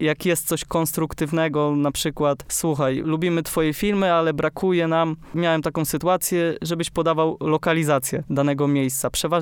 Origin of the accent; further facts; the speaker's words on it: Brodnica, Kuyavian-Pomeranian Voivodeship, Poland; bo ja sam jestem z Brodnicy. To jest jakieś 120 kilometrów od Olsztyna.